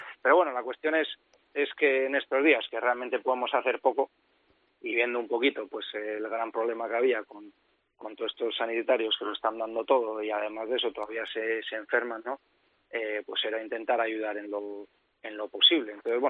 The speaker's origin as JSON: {"language": "Spanish", "town": "Hondarribia", "region": "Basque Country", "country": "Spain", "lives_now": "Palma de Mallorca, Spain"}